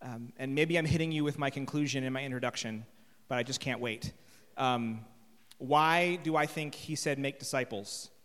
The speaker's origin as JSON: {"language": "English", "country": "United States", "lives_now": "England, United Kingdom", "said": "And as an American, I just got a little bit riled by that."}